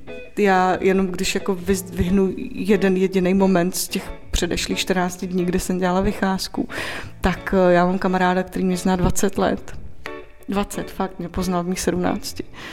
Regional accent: Moravia, Czechia; mě to přišlo přirozený, jak jsem z Moravy, že původně, tak tam jako nakládají všechno

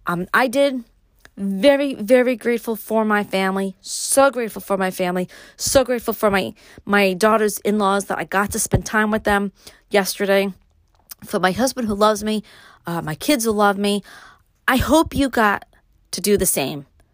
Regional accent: Brooklyn, New York, United States; accent: Brooklyn; If you want to know if my Brooklyner accent ever comes out, listen to my audiobooks.

